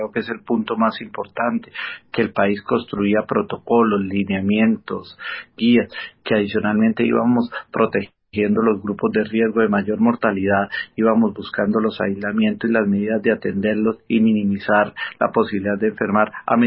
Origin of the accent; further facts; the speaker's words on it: Colombia; de nosotros como personas, de nosotros como colombianos